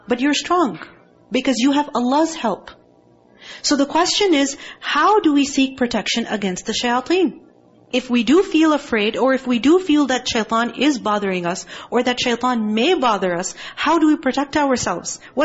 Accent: Pakistan; I remember growing up in Pakistan, many wild dogs

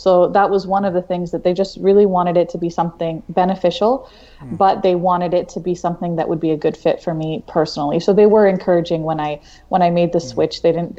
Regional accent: New York, United States; I'm originally from New York. I went to Brooklyn College.

